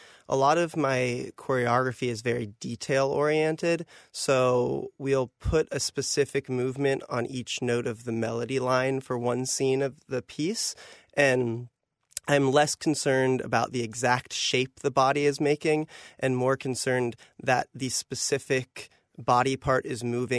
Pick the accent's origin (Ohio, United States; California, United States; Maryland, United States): Ohio, United States; Columbus; also born or lived in Germany; That was where I moved back to Columbus from. I'm from Columbus originally, but I was working in Europe.